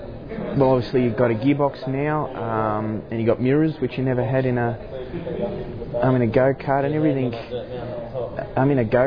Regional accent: Victoria, Australia; And I'm from Victoria

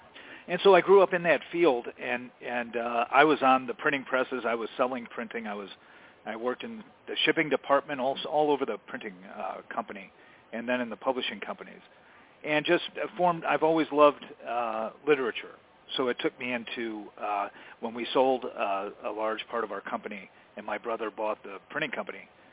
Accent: Chicago, Illinois, United States; Well, my background is Middle Western. I grew up in the Chicago area, and I grew up in a family that was in printing.

